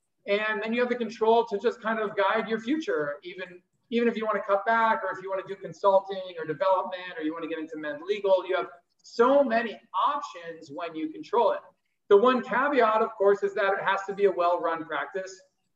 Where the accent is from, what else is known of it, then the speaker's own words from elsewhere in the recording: California, United States; I'm from Southern California.